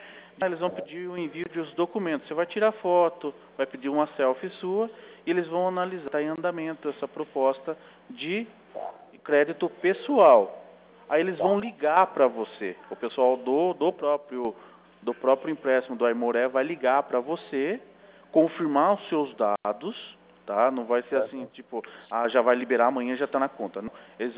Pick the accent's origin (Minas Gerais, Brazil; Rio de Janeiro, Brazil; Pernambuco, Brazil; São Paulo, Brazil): São Paulo, Brazil; Sorocaba; sou da cidade de Sorocaba.